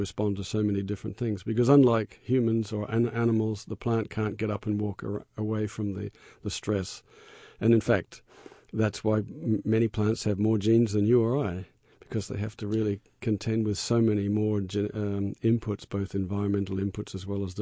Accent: Australia; Yes, I'm from Australia.

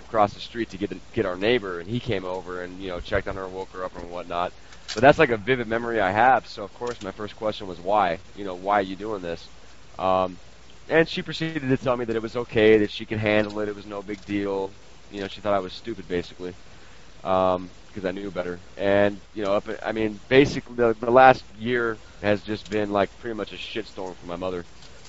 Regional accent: California, United States; When I was growing up in the Bay Area

